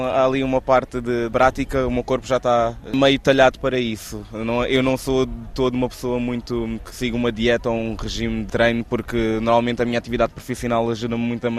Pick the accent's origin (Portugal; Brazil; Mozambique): Portugal; Eu nunca vi pessoas como eu, que são nascidas e criadas em Portugal, que têm uma educação exatamente como os outros, né? como os outros portugueses.